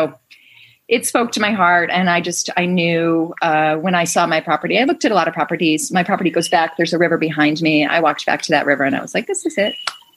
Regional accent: Chicago, Illinois, United States; And I grew up in Chicago, so it was close.

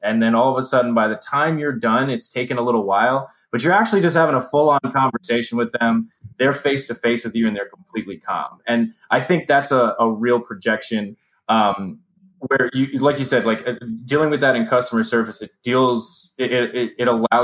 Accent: New York, United States; And like, I grew up in New York, right?

